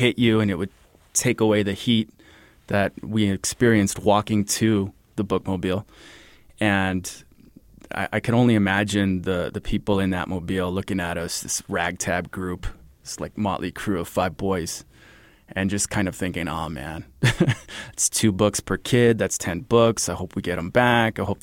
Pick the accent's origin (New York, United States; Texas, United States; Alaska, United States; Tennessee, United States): Texas, United States; Horizon City; And growing up in Horizon City, back before it was what it is now, I mean, it's exploded, population, business, things like that.